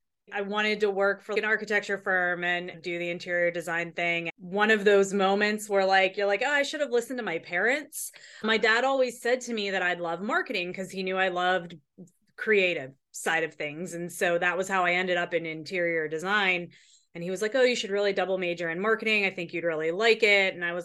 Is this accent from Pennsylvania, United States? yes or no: yes; Pittsburgh, Pennsylvania, United States; now in Austin, United States; I'm originally from Pittsburgh, and I was working for a company there and decided that I needed to make a change.